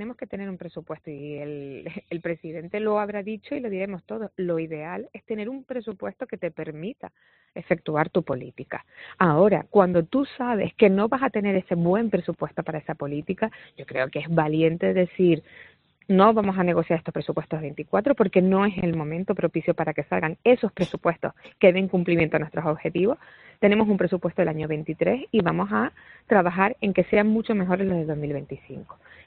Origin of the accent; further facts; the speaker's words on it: Canary Islands, Spain; como diputada canaria